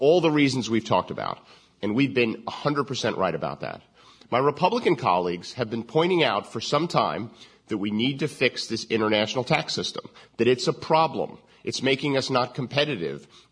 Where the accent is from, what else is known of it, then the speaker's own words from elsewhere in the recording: Maryland, United States; which is more jobs than exist in my home state of Maryland